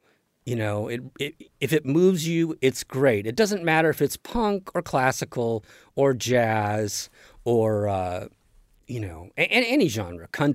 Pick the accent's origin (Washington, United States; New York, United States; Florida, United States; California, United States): California, United States; Monterey Park; But I grew up in East L.A., Monterey Park, actually.